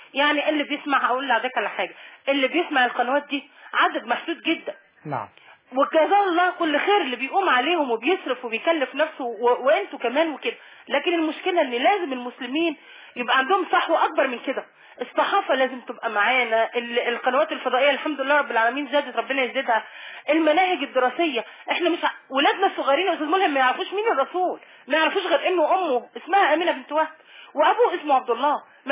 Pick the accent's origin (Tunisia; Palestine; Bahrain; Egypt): Egypt; احنا كمصريين قلوبنا فيها خير كتير جدا الحمد لله رب العالمين،